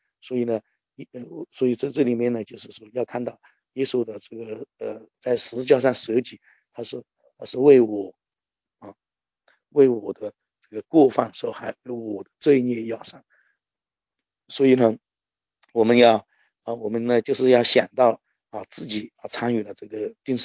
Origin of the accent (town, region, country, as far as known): China